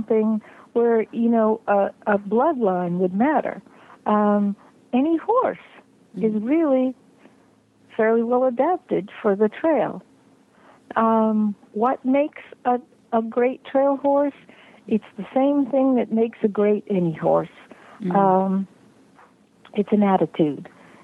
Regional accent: New York City, New York, United States; I think in my bio it does say I grew up in New York City, which is not not the place most horse people come from.

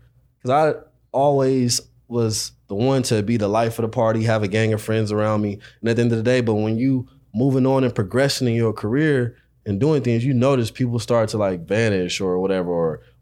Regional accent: South Central, California, United States; Because at the end of the day, I'm from South Central, man. Shit is hard.

